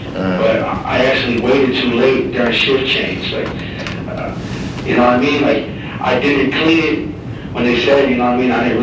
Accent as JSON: {"language": "English", "region": "Illinois", "country": "United States", "said": "I'm from Illinois. I never been to Arizona in my life."}